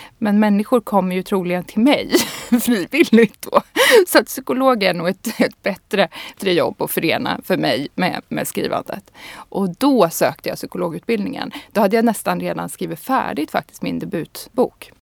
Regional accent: Sundsvall, Västernorrland County, Sweden; det började ju nog här i Sundsvall, där jag är uppvuxen

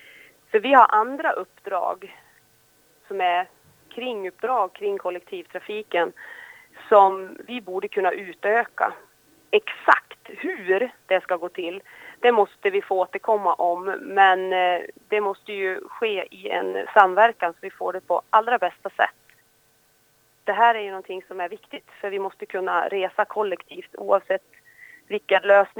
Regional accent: Borlänge, Dalarna County, Sweden; now in Härnösand, Sweden; Jag är 41 år och kommer ifrån Härnösand, eller jag bor i Härnösand men kommer ursprungligen ifrån Borlänge i Dalarna. Jag bor i en by som heter Sörgården utanför Härnösand och har sedan jag flyttade hit för snart 17 år sedan

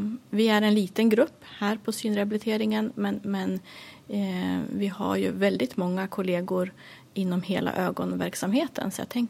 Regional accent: Bräcke, Jämtland County, Sweden; moved away as an adult; now in Sundsvall, Sweden; Jag är född i Jämtland i en liten ort som heter Bräcke, så jag flyttade hit efter gymnasiet.

